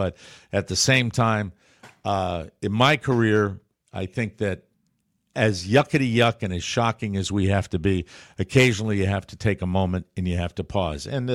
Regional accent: Connecticut, United States; a night flight, I think, coming from New York up to Bradley International Airport up in, outside of my hometown.

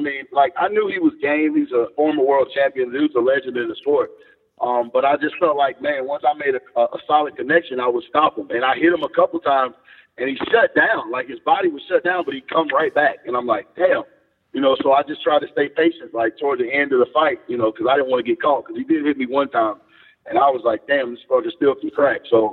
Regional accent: Homewood, Alabama, United States; Birmingham, Homewood, Alabama.

